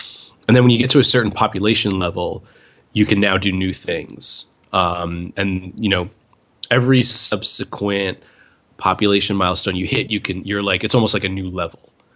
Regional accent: New York, United States; he's from, upstate New York and I'm from Long Island. And, at least like growing up on Long Island in the '90s, like I think the only wrestling available was WWF.

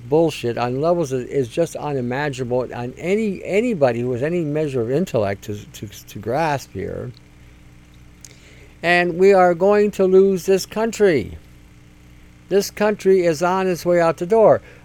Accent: Canada; We are not Chinese. We're Canadian.

